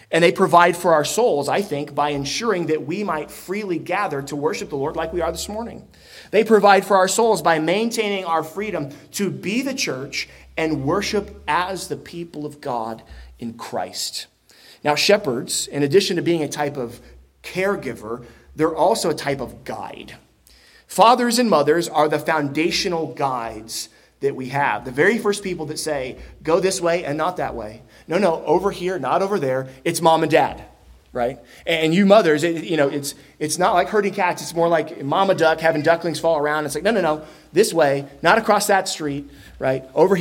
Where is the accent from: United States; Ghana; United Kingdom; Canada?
United States; Florida; And I mean, I was born and raised in Florida, so I don't know how to navigate any of this.